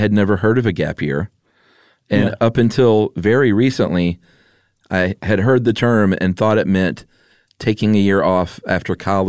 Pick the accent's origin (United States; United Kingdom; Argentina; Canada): United States; And maybe that's because I'm an American like you.